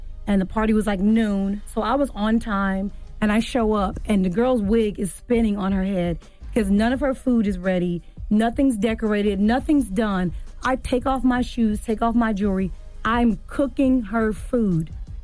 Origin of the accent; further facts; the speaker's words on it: Inglewood, California, United States; Inglewood